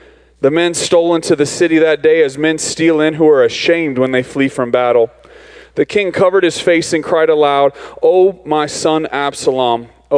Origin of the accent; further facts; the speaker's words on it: Arizona, United States; I think that's part of the reason I'm here is because we're from Arizona